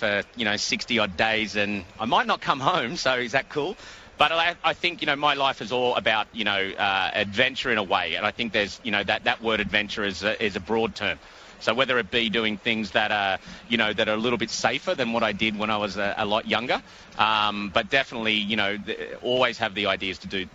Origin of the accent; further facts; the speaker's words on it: Australia; now in Atlanta, United States; living here and as an Aussie.